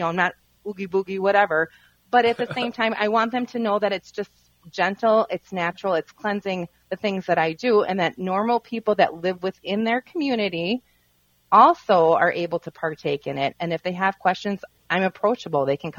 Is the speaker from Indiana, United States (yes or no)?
no; Kenosha, Wisconsin, United States; moved away as an adult; I grew up in Kenosha, Wisconsin, and moved up here about 18 years ago with my husband.